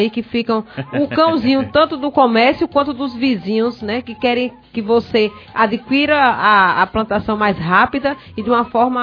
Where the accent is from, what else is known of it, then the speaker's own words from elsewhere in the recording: Northeast Region, Brazil; porque nós somos nordestinos e o nordestino, além de tudo, ele é ousado.